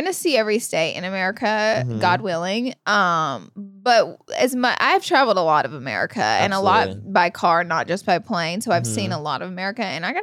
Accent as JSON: {"language": "English", "region": "Alabama", "country": "United States", "said": "Someone said they're surprised I haven't because I'm from Alabama."}